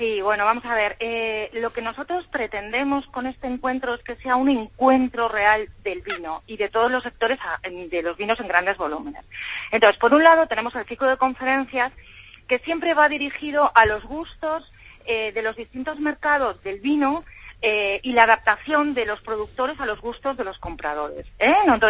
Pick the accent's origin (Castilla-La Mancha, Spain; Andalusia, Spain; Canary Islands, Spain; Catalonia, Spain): Castilla-La Mancha, Spain; Sí, aquí somos los manchegos.